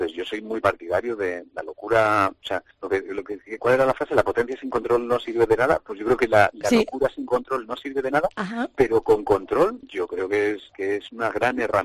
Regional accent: Madrid, Community of Madrid, Spain; Yo vengo de Madrid.

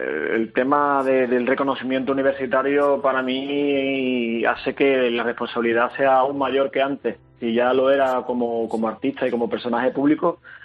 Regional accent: Andalusia, Spain; yo creí que también como andaluz, ¿no?, en comparación con otras comunidades autónomas de España, también como

